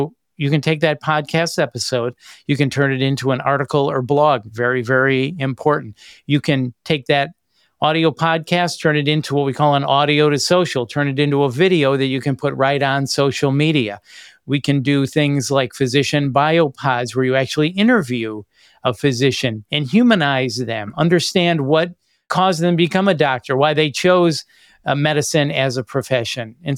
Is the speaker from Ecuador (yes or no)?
no; Chicago, Illinois, United States; So eventually I wound up back in Chicago, which is my hometown, working at a rock station in Chicago called The Loop.